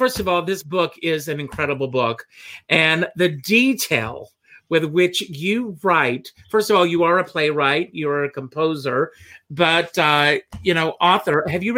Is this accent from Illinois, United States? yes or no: no; South Carolina, United States; I grew up in South Carolina, and I grew up on a tobacco farm